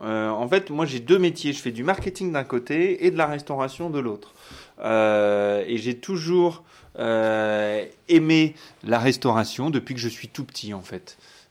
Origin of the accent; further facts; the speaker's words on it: Poitiers, Nouvelle-Aquitaine, France; Je suis originaire de Poitiers, j'ai fait mes études à Bordeaux, puis à Grenoble, et je suis revenu pour créer ces fameuses entreprises à Poitiers